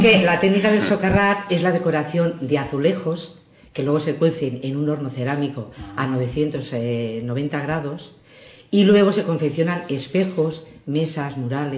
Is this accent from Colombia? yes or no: no; Valencian Community, Spain; yo soy valenciana.